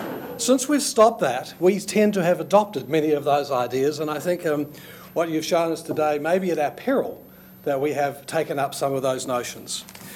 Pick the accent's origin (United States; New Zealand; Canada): New Zealand; I should warn you before I start, I'm a Kiwi.